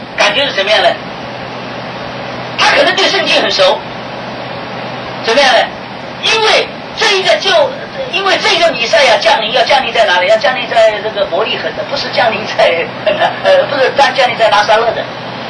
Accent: Taiwan; also born or lived in Shanghai, China / Thailand; 就像我生是生在中国，长是长在这个台湾，是不是？真正的工作是在泰国，所以我在泰国时间最久嘛。我说我13年在上海，19年在台湾，我有20多年时间在泰国。

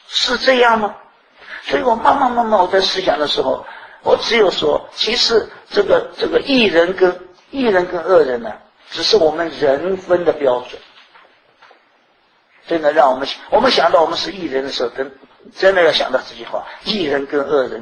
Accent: China; 就是应了我们中国人一句话，叫天下乌鸦一般黑

